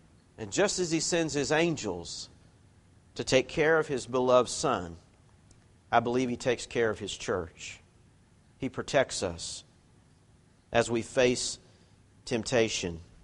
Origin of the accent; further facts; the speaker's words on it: United States; I'm an American. I like a hotel room when I go on vacation.